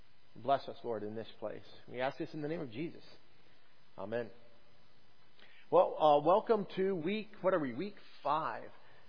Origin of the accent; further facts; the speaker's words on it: Colorado Springs, Colorado, United States; I met a friend of Dale's, actually, I guess a co-worker, who was actually from my hometown.